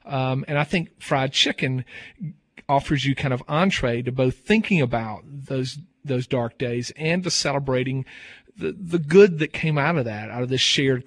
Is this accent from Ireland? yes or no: no; Southern United States, United States; And as a Southerner, I can call my own people out on this